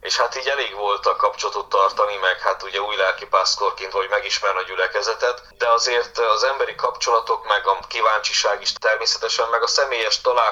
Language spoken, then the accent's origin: Hungarian; Palágykomoróc, Zakarpattia Oblast, Ukraine; ez egy nagyon régi magyar falucska, ahol születtem és nőttem fel.